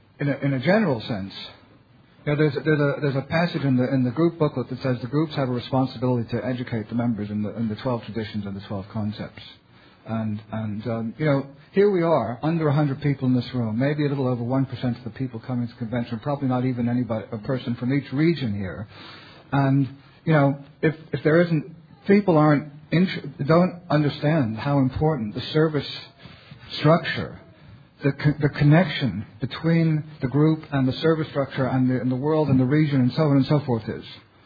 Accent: New York, United States; now in London, United Kingdom; First of all, I'm from New York, okay? Now, I live in London.

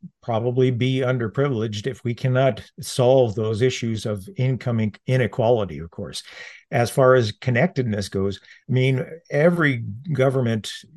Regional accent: Ontario, Canada; I'm from Canada. I live in Northern Ontario, Canada. It's a very, very large country.

